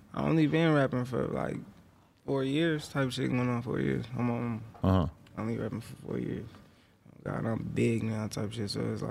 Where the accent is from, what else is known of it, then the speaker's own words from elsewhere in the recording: Oakland, California, United States; also born or lived in Stockton; I'm from Stockton, though, feel me? That's what I read, feel me? Even though I was raised in Oakland.